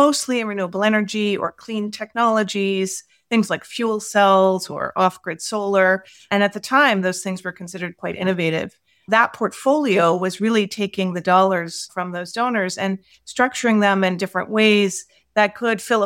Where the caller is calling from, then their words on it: United States; I am calling from my home office outside of Washington, D.C.